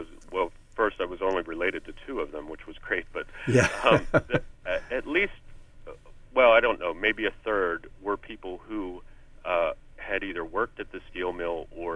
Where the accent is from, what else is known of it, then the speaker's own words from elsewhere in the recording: Baltimore, Maryland, United States; but I grew up in Baltimore, which was also a blue-collar type hometown, and so there were a lot of echoes of my own childhood that I was able to use in this book.